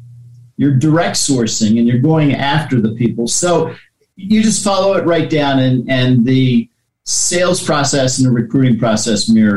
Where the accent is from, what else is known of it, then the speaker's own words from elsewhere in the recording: Washington, D.C. area, United States; I walked in, and I was a city kid. I was born in Washington, D.C., grew up just outside of D.C.